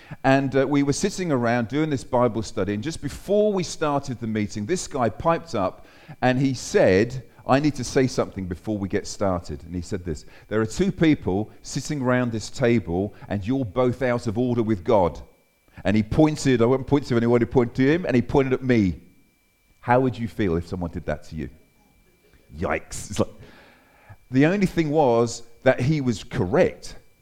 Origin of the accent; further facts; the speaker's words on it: England, United Kingdom; moved away as an adult; now in Australia; I'm an Englishman. Is that okay? I'm an Englishman. It's okay. There's any other English people here? I came out at the age of 31.